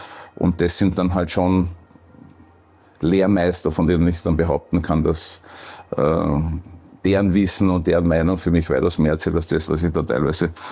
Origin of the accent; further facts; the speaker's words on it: Perchtoldsdorf, Lower Austria, Austria; Ja, ich bin in Berchtesdorf aufgewachsen, in Mödling in die Schule gegangen.